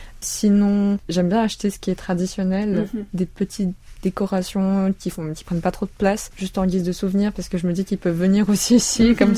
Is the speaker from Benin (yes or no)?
no; Switzerland; also born or lived in South Korea; Alors, complètement, oui, ils savent que je suis coréenne du Sud. Quand j'étais petite, ils me demandaient pas mal si j'étais du Nord ou du Sud, c'était très marrant.